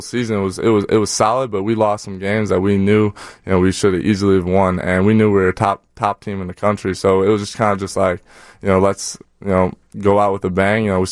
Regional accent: Chicago, Illinois, United States; because I'm from the north, so I'm here from Chicago

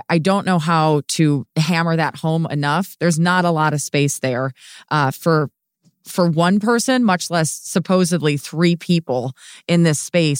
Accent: Minnesota, United States; I will say that as a Minnesotan, people are very stoic, right?

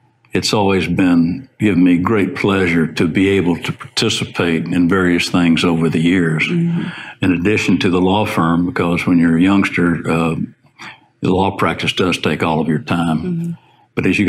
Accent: Beaumont, Texas, United States; I did. Beaumont, Texas, of course, Laura, is over in the southeast corner.

